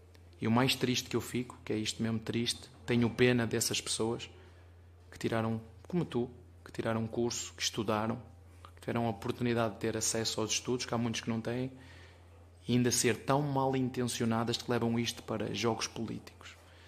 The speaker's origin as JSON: {"language": "Portuguese", "town": "Penafiel", "region": "Porto", "country": "Portugal", "said": "Lá na minha terra, em Penafiel, vocês gostam de Penafiel?"}